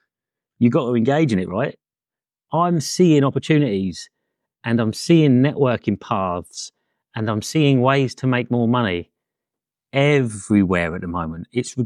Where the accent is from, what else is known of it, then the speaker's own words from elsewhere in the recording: Brighton, South East England, United Kingdom; Look, I lived in Brighton. I'm from Brighton.